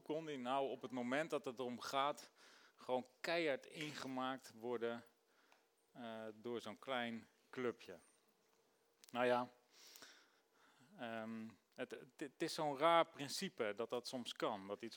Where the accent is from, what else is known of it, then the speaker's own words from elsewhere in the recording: Rotterdam, South Holland, Netherlands; born there; maar ik ben wel geboren in Rotterdam trouwens